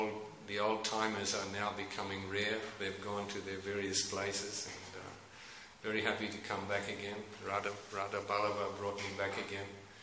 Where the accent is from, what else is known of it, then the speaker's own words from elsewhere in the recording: Melbourne, Victoria, Australia; I come from Melbourne originally, and I was one of the devotees who was involved in building this temple.